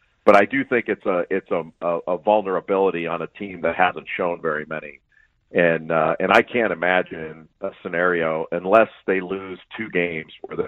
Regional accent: West Coast, United States; Like, I see all the teams play, and I'm from the West Coast.

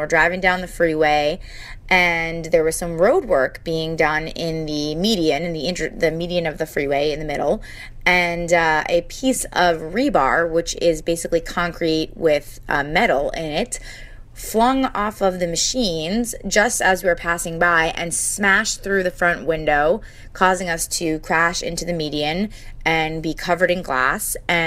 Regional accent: New Jersey, United States; I'm from New Jersey.

